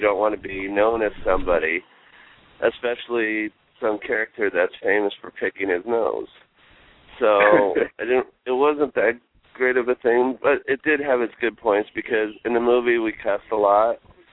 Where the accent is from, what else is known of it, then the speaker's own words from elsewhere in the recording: Snowflake, Arizona, United States; And we're from a small town originally. We're from Snowflake, Arizona.